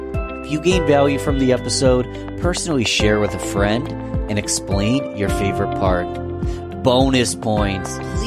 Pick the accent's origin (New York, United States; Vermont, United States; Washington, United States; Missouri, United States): New York, United States; Rochester; You are a graduate of U of R, obviously Rochester being my hometown.